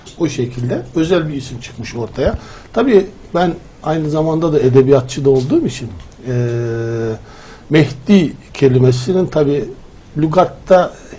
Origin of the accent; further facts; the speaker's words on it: Uzun Tarla, Kocaeli, Turkey; Ben 17 Haziran 1954 tarihinde Kocaeli, İzmit, yani bugün de Kartepe diye bir ilçe oldu benim bulunduğum köy, Uzun Tarla diye bir köyünde dünyaya geldim. Uzun Tarla 1879 yılında Kafkas göçmenleri tarafından kurulan bir Çerkes köyü. O köyde dünyaya geldim.